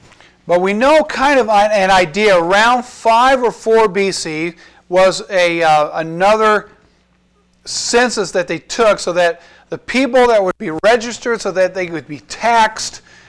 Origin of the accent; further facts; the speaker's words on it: Cedar Rapids, Iowa, United States; now in Minden, United States; So, since I'm from Cedar Rapids, and let's say Iowa would do a census, that I would have to actually leave Minden, go back to Cedar Rapids and be counted.